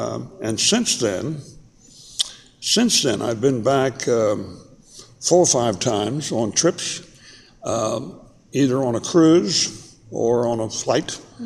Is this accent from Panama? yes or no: yes; Canal Zone, Panama; It's always a pleasure to remember growing up in the Panama Canal